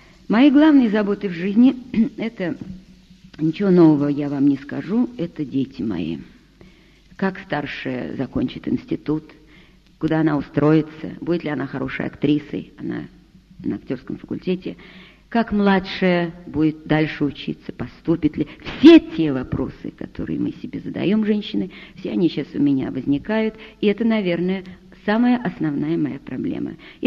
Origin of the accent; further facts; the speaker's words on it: Saint Petersburg, Russia; Вы знаете, значит, я ленинградка, я вам уже говорила.